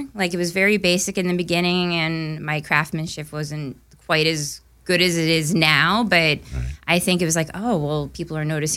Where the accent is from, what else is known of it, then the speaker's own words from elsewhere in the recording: Allentown, Pennsylvania, United States; Well, I actually grew up on the outskirts of Allentown, so at that time it was a little bit more rural, and there were a lot of, there were housing developments and stuff.